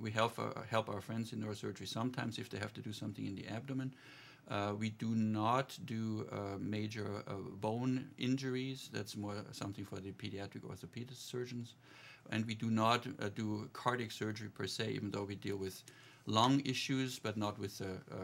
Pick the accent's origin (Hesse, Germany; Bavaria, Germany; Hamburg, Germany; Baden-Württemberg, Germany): Bavaria, Germany; English is a second language; also born or lived in Pennsylvania, United States; I grew up in Germany, where we are very well used to lots of snow.